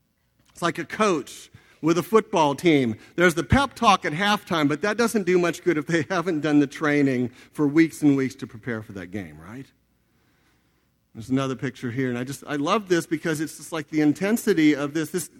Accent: Texas, United States; But we went to this place, and we're all from Texas. We don't know anything. We can barely breathe. It's in Colorado.

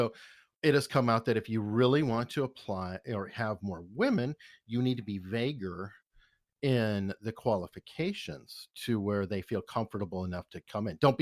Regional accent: Arizona, United States; But I can see that because I'm also from Arizona, and I think women are bit more equal there too.

